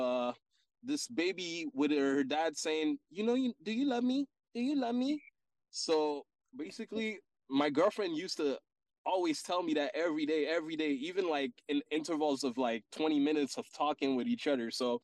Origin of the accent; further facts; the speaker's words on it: Quebec, Canada; first language French; Because I'm from the Sudburn of Montreal, so we call it the South Shore. And it's more of a, it's not really the city, you know, it's like more urbain, si on pourrait dire en français, genre.